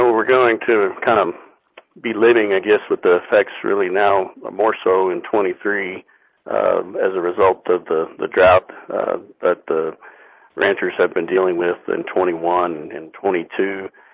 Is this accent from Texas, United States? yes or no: yes; Texas, United States; Well, born and raised in the Texas Panhandle, farming and ranching east of Amarillo and Carson County predominantly.